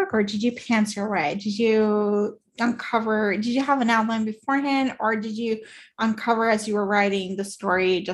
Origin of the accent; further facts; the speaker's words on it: Puerto Rico; first language Spanish; English is a second language; I come from Puerto Rico, and so it's a colonized, it's a colony, it's a US colony. And so, but we speak Spanish